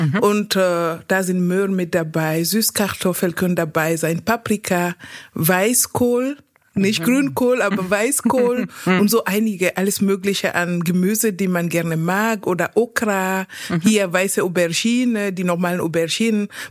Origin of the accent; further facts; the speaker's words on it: Conakry, Guinea; German is a second language; moved away as an adult; Ja, Guinea. Also ich bin in Conakry geboren, aufgewachsen, die ersten 20 Jahre meines Lebens dort verbracht.